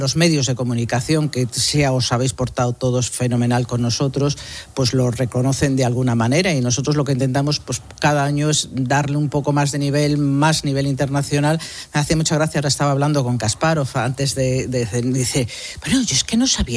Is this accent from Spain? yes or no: yes; Galicia, Spain; y también para Galicia, oye, los que somos casi todos gallegos aquí.